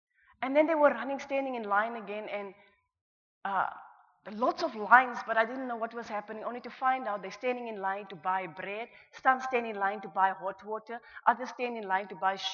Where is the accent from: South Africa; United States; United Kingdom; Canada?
South Africa; She asked me, where are you from? I said, South Africa. She asked me, how old are you? I said, I'm 21.